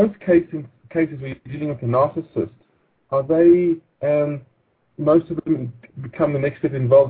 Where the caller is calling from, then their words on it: South Africa; Okay, I'm actually phoning from South Africa.